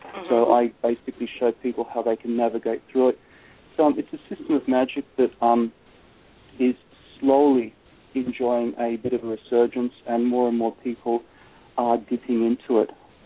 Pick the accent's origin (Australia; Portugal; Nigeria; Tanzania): Australia; Sydney, New South Wales; moved away as an adult; now in United States; As you can tell from my accent, I was brought up in Sydney. I lived in Sydney all my life. I never expected to move to the United States